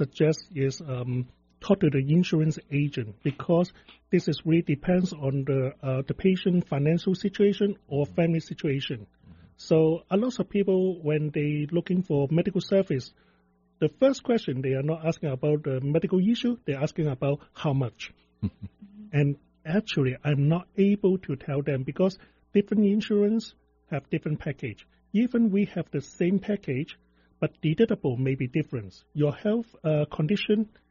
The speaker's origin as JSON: {"language": "English", "country": "Hong Kong", "second_language": "English", "moved": "as an adult", "said": "I come from Hong Kong to study at 1996."}